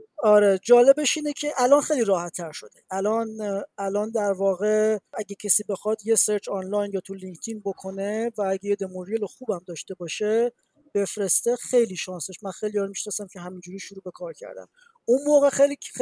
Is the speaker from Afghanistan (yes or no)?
no; Iran; ولی من از ایرانم، یکم شرایط ویزا و اینا واسه ما سخته